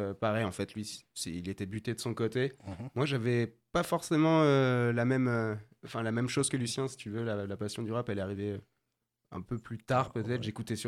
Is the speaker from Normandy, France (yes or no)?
yes; Rouen, Normandy, France; On est tous de Rouen, en fait.